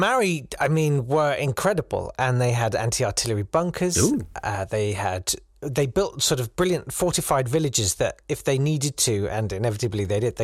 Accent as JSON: {"language": "English", "region": "England", "country": "United Kingdom", "said": "Why can't I be proud of being English?"}